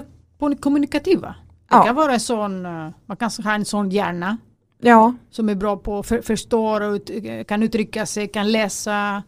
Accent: Greece; Jag får prata och jag får berätta att jag är grek.

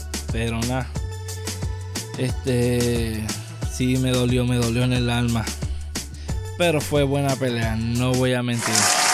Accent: Puerto Rico; Pues yo sí soy boricua

